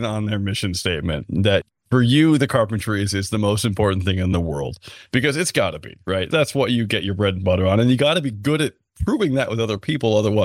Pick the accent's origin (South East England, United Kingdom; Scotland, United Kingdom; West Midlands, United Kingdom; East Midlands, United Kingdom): Scotland, United Kingdom; The Scots? I'm Scottish. Does that make me indigenous?